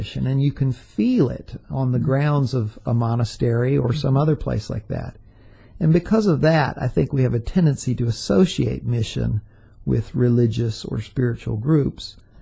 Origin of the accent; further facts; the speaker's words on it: Atlanta, Georgia, United States; There was a Catholic monastery in Conyers, Georgia, not too far from Atlanta, when I was growing up in Atlanta.